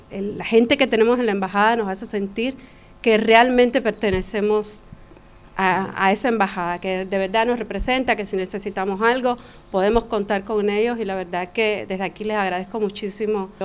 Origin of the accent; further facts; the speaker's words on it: Cuba; moved away as an adult; now in United Arab Emirates; yo vivo en Emiratos desde el 2003. Realmente yo salí de Cuba en el 92, me enamoré, me casé